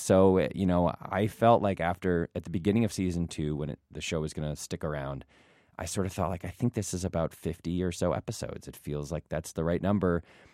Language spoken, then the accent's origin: English; Ann Arbor, Michigan, United States; I'm from Ann Arbor.